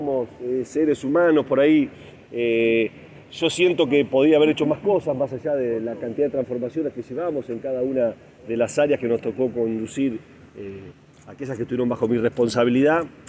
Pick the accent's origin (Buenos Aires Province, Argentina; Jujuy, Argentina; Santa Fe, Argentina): Buenos Aires Province, Argentina; Chivilcoy; en mi ciudad natal, que me pidió, a Chivilcoy